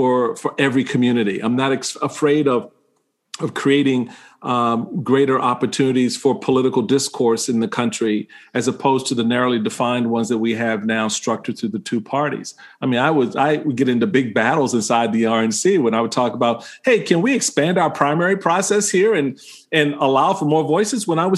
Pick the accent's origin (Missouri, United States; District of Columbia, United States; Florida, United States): District of Columbia, United States; Washington; Look, I grew up in Washington D.C., and you really haven't experienced the joy of living until you've tried it as a black Roman Catholic conservative from Washington, D.C., right?